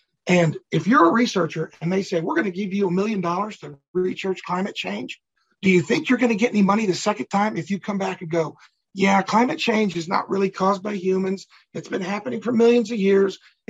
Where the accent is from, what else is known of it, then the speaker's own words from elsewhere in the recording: the South, United States; I'm from the South, and there's an old expression, whoever calls the tune, or you dance to whoever calls the tune.